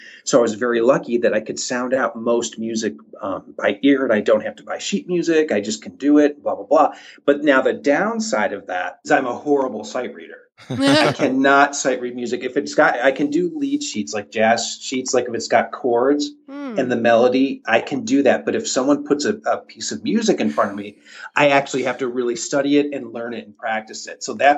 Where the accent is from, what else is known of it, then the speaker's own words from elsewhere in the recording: Ohio, United States; now in Los Angeles, United States; I'm from Ohio originally, so we were always flying down to Disney World. But now that I live in Los Angeles